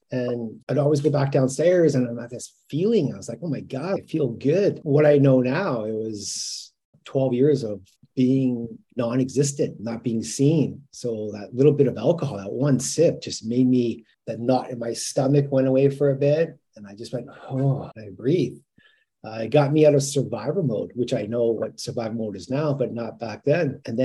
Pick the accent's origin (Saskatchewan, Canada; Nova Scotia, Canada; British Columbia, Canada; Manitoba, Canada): Manitoba, Canada; Winnipeg; also born or lived in Calgary / Edmonton / Ottawa; So I went from Calgary to Edmonton to Ottawa and then to Winnipeg in 1988. I was in grade 3. When we came to Winnipeg, and I've been here ever since.